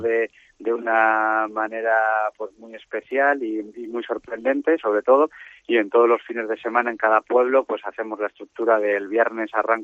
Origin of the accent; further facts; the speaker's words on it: Polanco, Cantabria, Spain; Este fin de semana es Polanco, que es mi pueblo y...